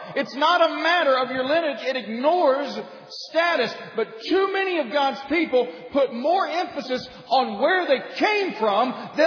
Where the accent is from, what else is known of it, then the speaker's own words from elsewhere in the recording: Wales, United Kingdom; I'm Welsh